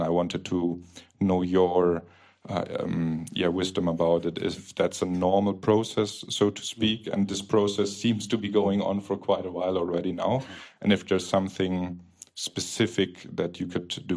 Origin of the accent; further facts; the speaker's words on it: Germany; now in Cyprus; I'm from Germany and living in Cyprus.